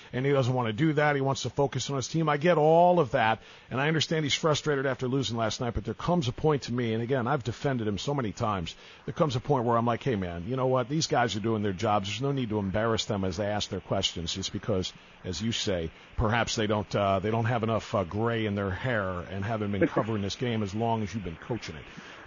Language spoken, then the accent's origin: English; Cleveland, Ohio, United States; I'm from Cleveland, so I'm a Cavs guy.